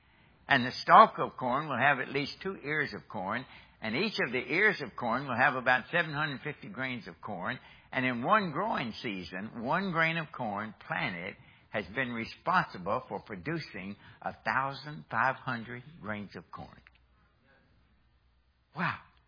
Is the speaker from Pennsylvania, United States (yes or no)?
no; Kentucky, United States; Now, I'm from Kentucky. We don't grow as much wheat as we do corn, okay?